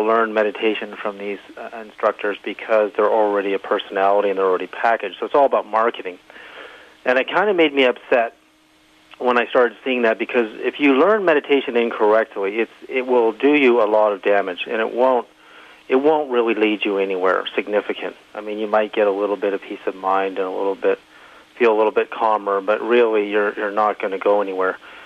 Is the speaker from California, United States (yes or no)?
yes; Berkeley, California, United States; also born or lived in Edmonton, Canada; I was born in Edmonton in 1961. My four brothers and my parents and I, we all moved to Berkeley, California in 1964. So I grew up in the Berkeley Bay Area during the 60s